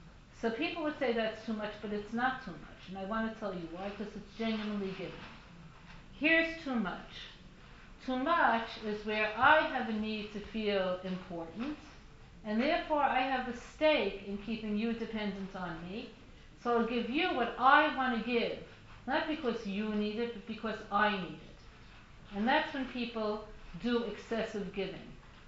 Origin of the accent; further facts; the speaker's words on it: Brooklyn, New York, United States; you know me, I'm from Brooklyn. I have enough money.